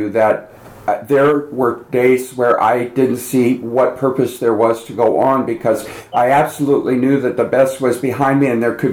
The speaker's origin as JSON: {"language": "English", "region": "Nebraska", "country": "United States", "said": "And now I'm from Nebraska, we have good food, nice people, no God-made lakes, no mountains, no ocean."}